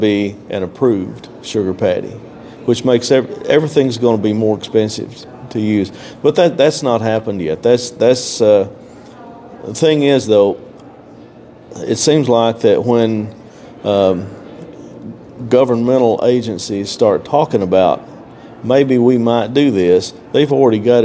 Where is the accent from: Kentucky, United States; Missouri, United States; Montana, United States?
Kentucky, United States; I'm from Kentucky. What do you think? I got a knife.